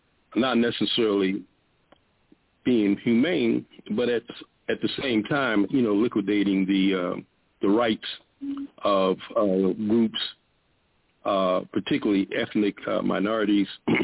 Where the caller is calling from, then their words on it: Miami, Florida, United States; I'm calling from the Miami, Florida area.